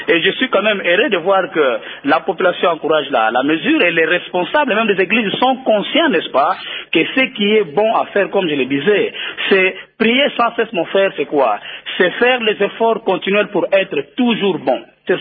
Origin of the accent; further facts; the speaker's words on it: Matadi, Kongo Central, DR Congo; Moi, c'est de la ville de Matadi